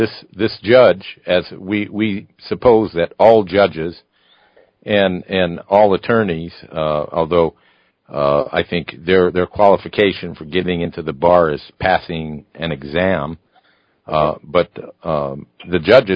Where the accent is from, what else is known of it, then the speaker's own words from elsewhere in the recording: United States; I was asked a question about my feelings as an American and as a person living on this planet